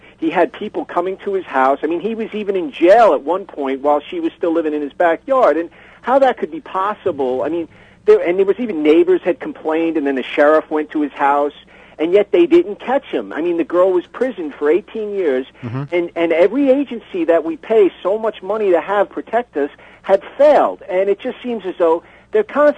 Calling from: Mount Sinai, New York, United States; Mount Sinai. I'm a regular listener

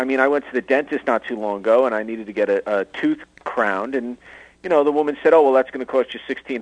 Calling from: Mount Sinai, New York, United States; Mount Sinai, New York.

